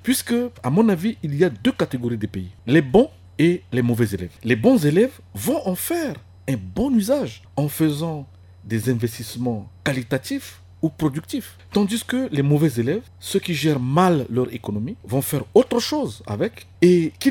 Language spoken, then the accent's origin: French; Central African Republic; centrafricain et citoyen lambda que je suis, je pourrais faire la suggestion suivante au gouvernement de mon pays.